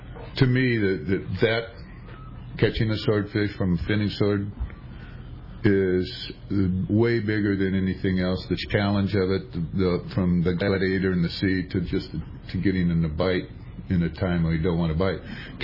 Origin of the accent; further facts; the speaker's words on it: San Diego, California, United States; I grew up here in San Diego, a third generation of fishing family, so … was pretty involved in sport fishing.